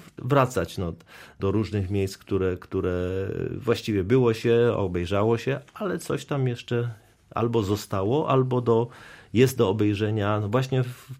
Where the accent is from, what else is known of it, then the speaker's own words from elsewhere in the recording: Rzeszów, Subcarpathian Voivodeship, Poland; also born or lived in Wrocław; Nie, no ja jestem, jak mówię, rzeszowianinem, bo tutaj się wychowałem. Urodziłem się we Wrocławiu, ale to był taki epizod powojenny, powiedzmy, gdzie los rzucił rodziców, ponieważ my, cała nasza rodzina od pokoleń pochodzi z okolic Strzyżowa. W związku z tym rodzice potem się przenieśli do Rzeszowa